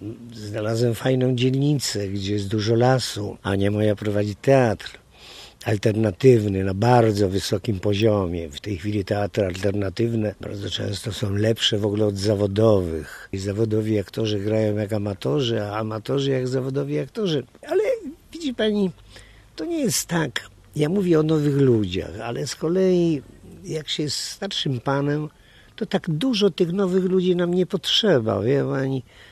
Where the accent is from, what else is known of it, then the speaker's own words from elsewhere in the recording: Kraków, Lesser Poland, Poland; moved away as an adult; now in Kielce, Poland; w ogóle przeniosłem się z Krakowa do Kielc w ogóle.